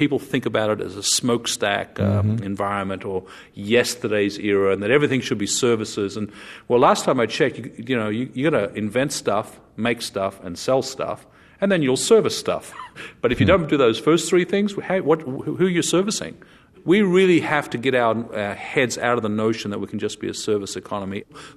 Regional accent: Australia; I'm from Australia, so you're on the right side of the nation, at least.

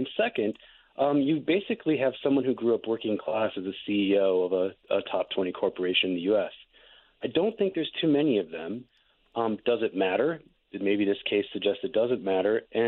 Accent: Pierz, Minnesota, United States; But with that, John Stumpf is from my hometown, much older than I am, obviously, mm-hmm. Piers, Minnesota.

